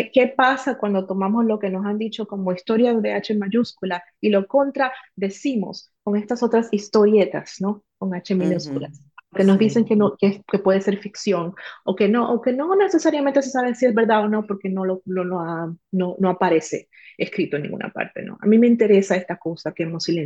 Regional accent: New Jersey, United States; yo crecí en New Jersey, que es un estado que tiene una población dominicana enorme.

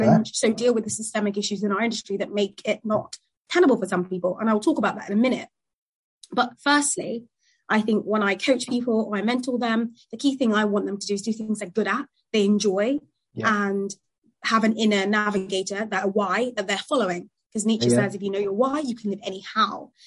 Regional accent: Nigeria; growing up in Nigeria at the time, a developing nation

